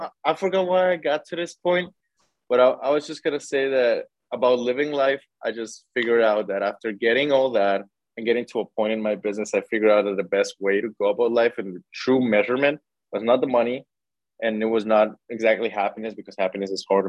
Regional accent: Guatemala; English is a second language; now in Austin, United States; So the reason why I came to Austin from Guatemala is that I wanted like better competition.

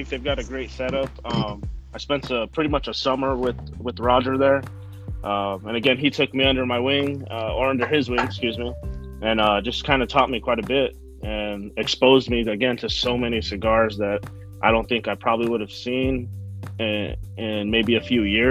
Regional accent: California, United States; now in Las Vegas, United States; I grew up in California. It was like in your backyard.

